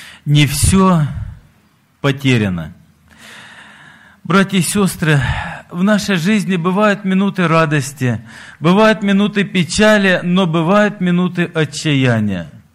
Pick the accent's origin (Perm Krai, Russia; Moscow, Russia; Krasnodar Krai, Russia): Krasnodar Krai, Russia; Apsheronsk; Я из Краснодарского края, город Апшеронск, пресвитер церкви.